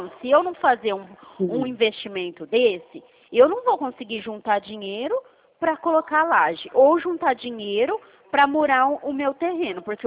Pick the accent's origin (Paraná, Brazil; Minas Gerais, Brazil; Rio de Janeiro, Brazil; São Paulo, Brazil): São Paulo, Brazil; Eu falo aqui de São Paulo, interior de São Paulo.